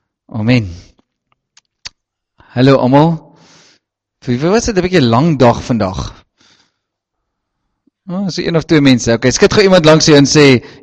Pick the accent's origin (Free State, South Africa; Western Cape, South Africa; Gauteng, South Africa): Western Cape, South Africa; Caledon; accent: brei; ek kom daar van Caledonse wêreld af, dis waar my brei vandaan kom